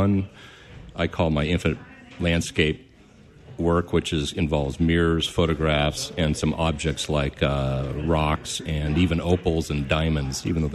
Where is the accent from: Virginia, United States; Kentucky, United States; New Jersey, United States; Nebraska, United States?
Nebraska, United States; Lincoln; also born or lived in Santa Barbara, California / New York City; I am from Nebraska, born and raised in Lincoln.